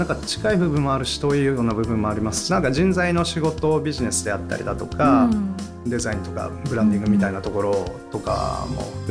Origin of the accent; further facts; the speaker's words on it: Kurashiki, Okayama, Japan; born there; moved away as an adult; also born or lived in Tokyo; 生まれたのは倉敷なんですけれども、